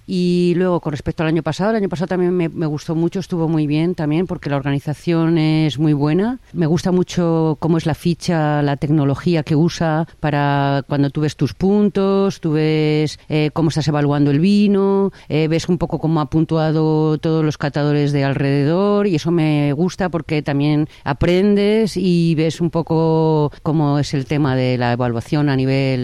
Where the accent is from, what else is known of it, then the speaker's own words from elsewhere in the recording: Spain; soy de España.